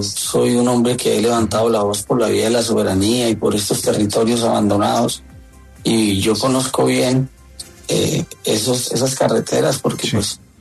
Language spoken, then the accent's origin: Spanish; Toledo, Norte de Santander, Colombia; Y luego nos subíamos al norte de Santander por mi pueblo, que es Toledo